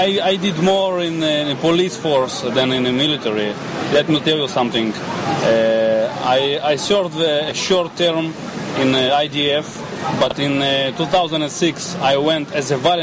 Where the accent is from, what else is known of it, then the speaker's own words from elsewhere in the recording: Sevastopol, Crimea, Ukraine; Yeah, I'm actually from the Crimea, from Sevastopol, which has been taken.